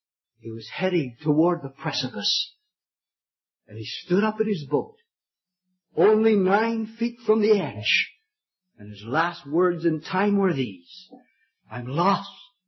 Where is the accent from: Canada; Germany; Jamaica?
Canada; Niagara Falls, Ontario; When I was a boy, I was born and raised in Niagara Falls in Ontario.